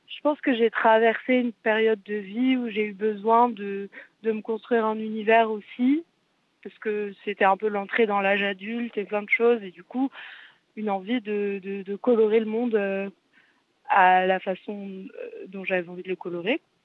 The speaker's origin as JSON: {"language": "French", "region": "south of France", "country": "France", "said": "je viens du sud de la France."}